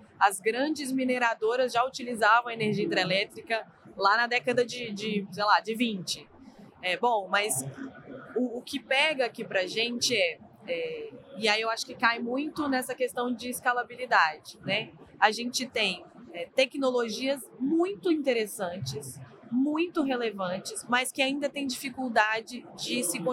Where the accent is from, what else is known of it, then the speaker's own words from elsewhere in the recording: Minas Gerais, Brazil; lá em Minas Gerais, por exemplo, minha terra natal, saudades.